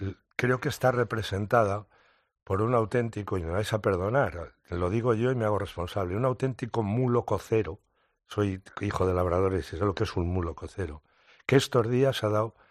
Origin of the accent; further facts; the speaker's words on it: Guadalajara, Castilla-La Mancha, Spain; porque soy de Guadalajara y hay una Guadalajara en México que tiene no sé cuántos millones